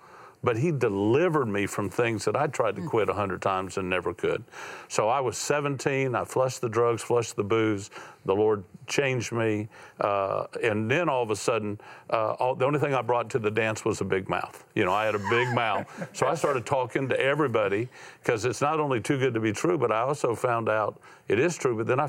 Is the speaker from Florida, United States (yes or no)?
yes; Florida, United States; But I went through six broken homes growing up in Florida, bounced around, felt like a piece of luggage most of my life